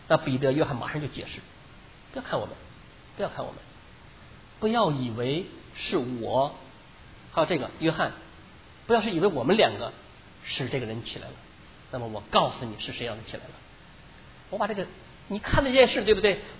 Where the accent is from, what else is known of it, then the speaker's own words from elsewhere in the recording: China; 只有到周朝我们中国人才有详细的文字记载